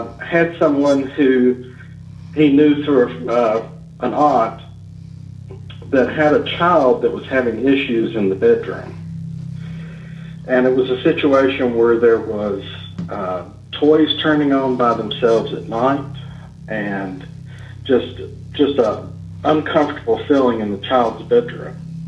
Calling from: Nashville, Tennessee, United States; I'm calling from the Nashville area.

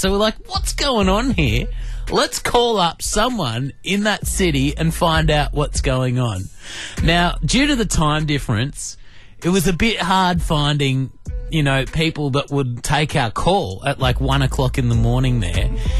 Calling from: Australia; Yeah, we're calling from Australia.

